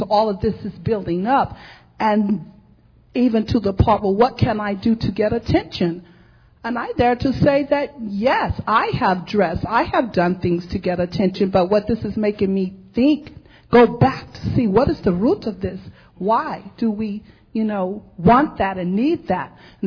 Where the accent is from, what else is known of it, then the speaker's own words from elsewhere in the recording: United States; And yet, growing up in America, we know that we spend a lot on the word racism.